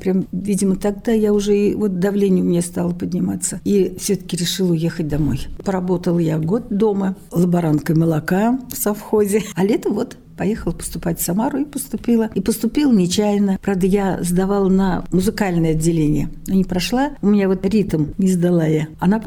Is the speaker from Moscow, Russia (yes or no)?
no; Donguz, Orenburg Oblast, Russia; born there; Родилась я в Оренбургских степях. Недалеко от Оренбурга есть такой военный городок Донгус. Там я в 41-м году и родилась, как раз вот во время войны.